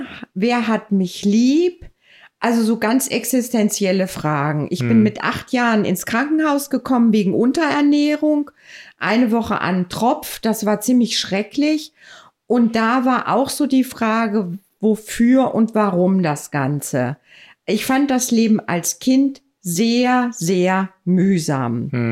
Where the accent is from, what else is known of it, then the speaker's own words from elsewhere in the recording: Kassel, Hesse, Germany; In Kassel.